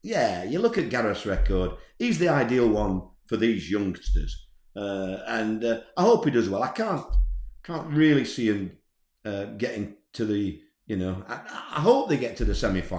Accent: Scarborough, Yorkshire and the Humber, United Kingdom; I'm from Scarborough. I played for Hartlepool and York City.

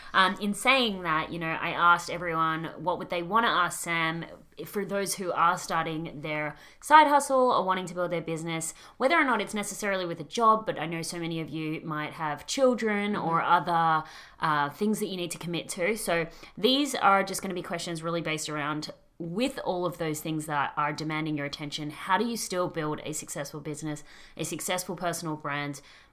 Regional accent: Australia; accent: Australian; Blame my Australian accent.

